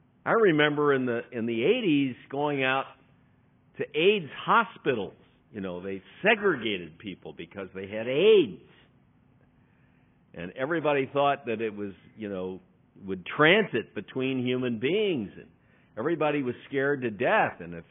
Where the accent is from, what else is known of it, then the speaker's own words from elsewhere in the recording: Missouri, United States; I'm from Missouri. We just had this big tornado out in Joplin, Missouri, killed 120 people.